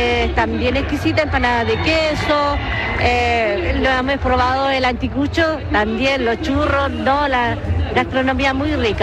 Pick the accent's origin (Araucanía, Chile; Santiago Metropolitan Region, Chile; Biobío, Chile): Araucanía, Chile; Capitán Pastene; soy de Capitán Pastene.